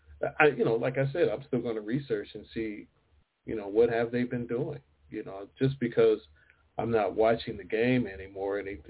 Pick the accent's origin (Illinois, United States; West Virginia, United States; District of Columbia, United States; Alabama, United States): Illinois, United States; Chicago; well, yeah, I'm from Chicago, man, so it's always the Bears, you know.